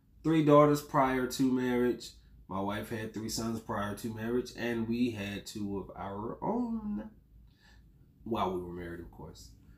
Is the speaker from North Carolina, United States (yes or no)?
yes; Murfreesboro, North Carolina, United States; also born or lived in Ahoskie; But I was raised in Murfreesboro, North Carolina. You don't go to there, you go through there.